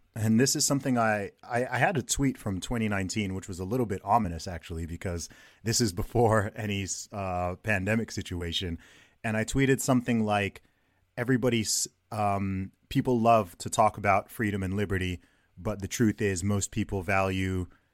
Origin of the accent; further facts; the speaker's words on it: Saudi Arabia; I grew up in Saudi Arabia myself